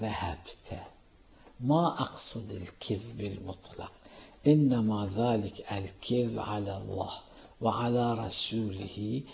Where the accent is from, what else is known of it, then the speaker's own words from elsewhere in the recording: Karbala, Karbala Governorate, Iraq; كان عندنا في كربلاء المقدسة رجل دين